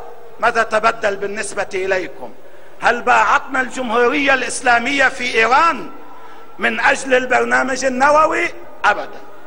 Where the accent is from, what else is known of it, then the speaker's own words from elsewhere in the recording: Lebanon; نحن في لبنان